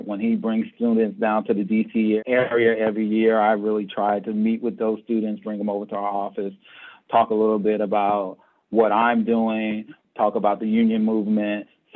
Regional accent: Erie, Pennsylvania, United States; You know, I'm from Erie. I grew up on the West Bayfront. And so it was an area of where families took care of each other.

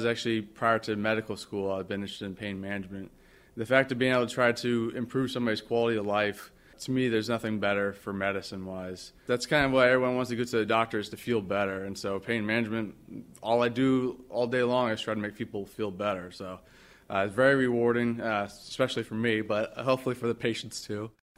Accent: Florida, United States; so I spent most of my youth growing up in Florida.

